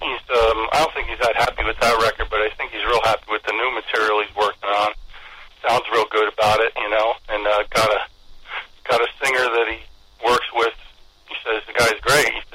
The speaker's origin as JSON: {"language": "English", "town": "Lodi", "region": "New Jersey", "country": "United States", "tie": "born or raised there", "said": "Yeah, I grew up in Lodi, New Jersey with Doyle and got to be friends with his brother Jerry and his other brother."}